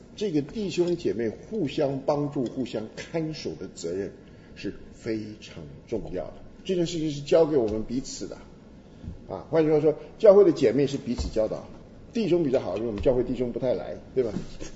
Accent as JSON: {"language": "Chinese", "country": "Taiwan", "tie": "born or raised there", "said": "我们都在眷村长大，所以你什么口音我都听得懂"}